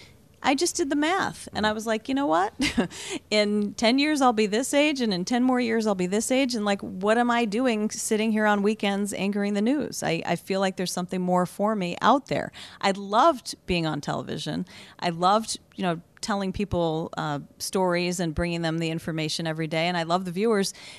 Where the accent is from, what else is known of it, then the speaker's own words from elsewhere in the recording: Cleveland, Ohio, United States; born there; I was born in Cleveland.